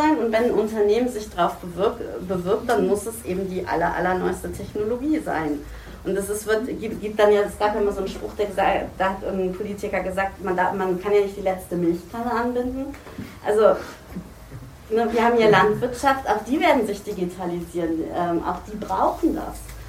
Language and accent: German; Berne, Lower Saxony, Germany; Ich komme aus Berne.